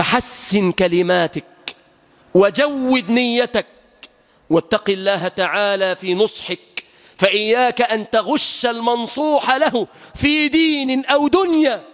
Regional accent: Egypt; بلادنا مصر،

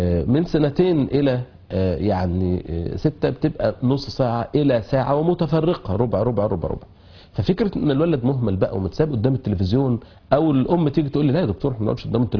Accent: Egypt; moved away as an adult; احنا مصريين في بلد عربي وشغالين هناك

